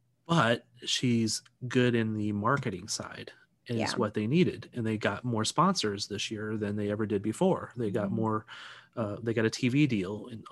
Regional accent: St. Louis, Missouri, United States; I'm from St. Louis. So Kansas City hates St. Louis.

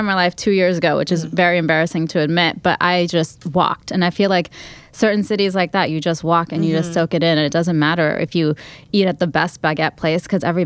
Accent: Saudi Arabia; Like I grew up in Saudi Arabia.

